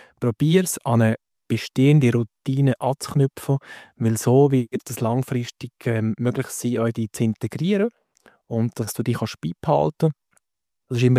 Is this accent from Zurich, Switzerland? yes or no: no; Valais, Switzerland; accent: Valais dialect; Ich bin ursprünglich vom Wallis. Das gehört man meinem Dialekt.